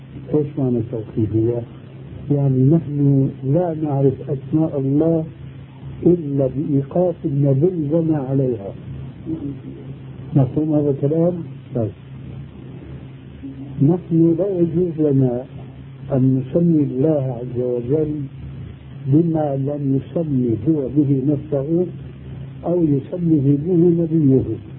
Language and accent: Arabic; Syria; نحن عندنا كلمات تباهي هذه وكلها لا تجوز عندنا في سوريا